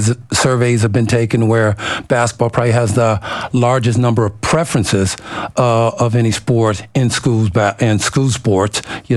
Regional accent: Ireland; here I was playing as an Irishmen, you know, throughout Europe and in America on different tours there, but I couldn't play in our domestic league as an Irish person.

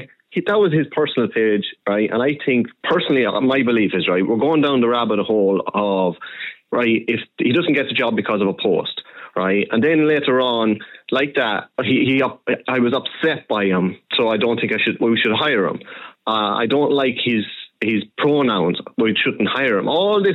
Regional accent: Ireland; The discrimination I got as an Irishman has been called a paddy and everything like that.

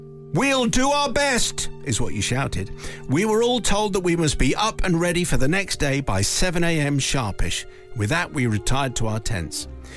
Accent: Yorkshire and the Humber, United Kingdom; As a 10-year-old growing up in West Yorkshire

